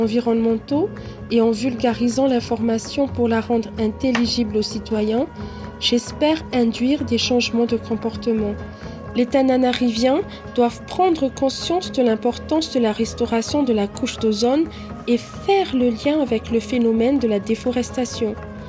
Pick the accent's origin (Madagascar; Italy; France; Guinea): Madagascar; Je suis malgache et je sais le rôle que je peux jouer dans cette lutte. Je sais ce que je peux apporter à Madagascar.